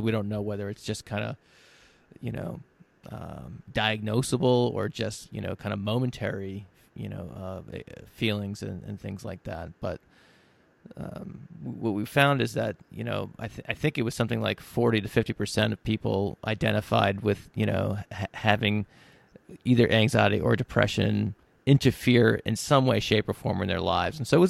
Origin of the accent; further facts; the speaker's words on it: New Hampshire, United States; we did a really unscientific study here in my home state of New Hampshire